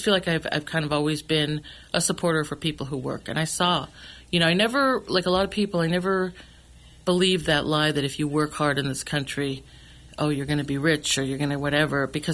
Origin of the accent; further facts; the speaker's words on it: Redwood City, California, United States; My tias were all cannery workers where I grew up in Redwood City.